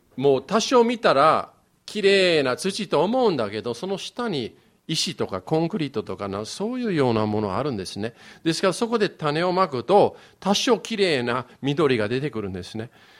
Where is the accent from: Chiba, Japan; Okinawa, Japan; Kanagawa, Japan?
Kanagawa, Japan; Yokohama; 僕の育ちは横浜なのであんまり派手なキリスト教なかったんですね。